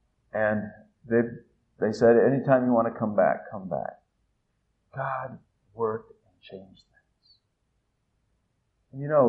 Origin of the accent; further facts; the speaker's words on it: Italy; It's interesting because I'm an MK from Italy, and people say, well, you know Italian, you know the culture, you love it over there. Why aren't you going back there?